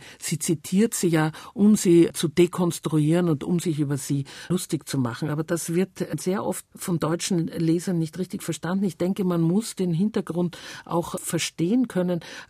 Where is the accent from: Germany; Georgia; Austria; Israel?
Austria; da spitze ich als Österreicherin natürlich sofort die Ohren